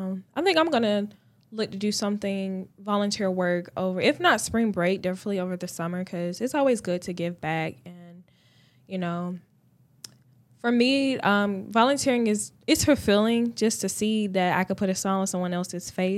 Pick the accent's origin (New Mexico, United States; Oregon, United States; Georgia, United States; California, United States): Georgia, United States; Columbus; now in Augusta, United States; And I'm not an Augusta native either. I'm from Columbus, Georgia.